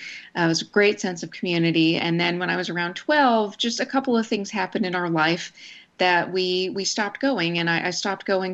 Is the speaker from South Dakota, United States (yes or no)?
no; Snyder, Texas, United States; I grew up in Snyder, which is a town in rural West Texas.